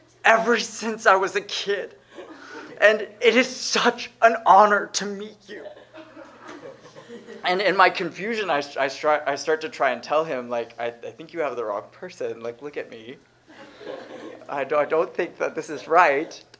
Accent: Texas, United States; I definitely don't speak Korean. I'm definitely not from Korea. I definitely speak English, and I'm from Texas."

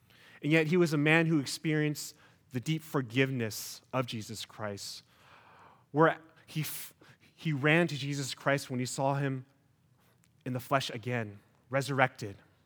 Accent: United States; born there; I don't really travel that much, even as an American-born citizen.

